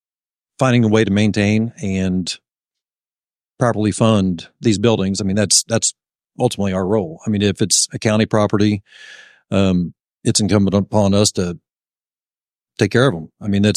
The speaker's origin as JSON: {"language": "English", "town": "New Castle", "region": "Indiana", "country": "United States", "tie": "born or raised there", "said": "Born and raised in Newcastle. Wife and I raised a family here. Went to Ball State."}